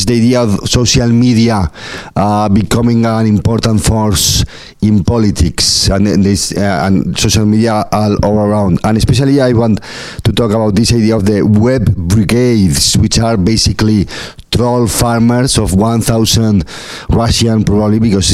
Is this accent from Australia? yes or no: no; Spain; I come from Spain. I'm doing a research stay here in Paris for 10 days